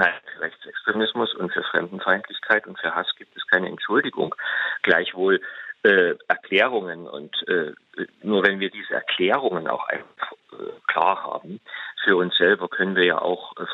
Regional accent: Saxony, Germany; Ich stamme aus Sachsen und ich engagiere mich hier intensiv.

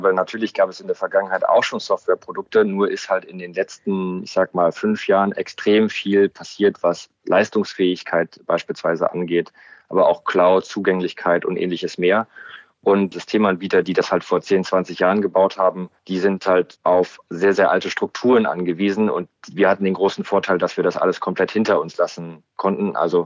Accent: Berlin, Germany; ich komme aus Berlin, bin 31 Jahre alt

